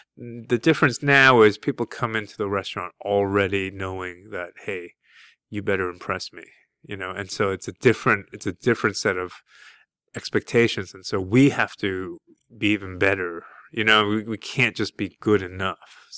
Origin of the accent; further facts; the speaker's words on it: Brooklyn, New York, United States; born there; I was born in Brooklyn. You know, I grew up watching The Simpsons.